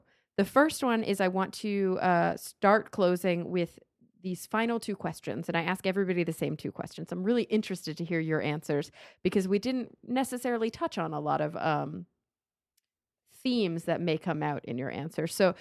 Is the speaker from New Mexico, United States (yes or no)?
no; Texas, United States; which gives me like total PTSD from growing up in Texas.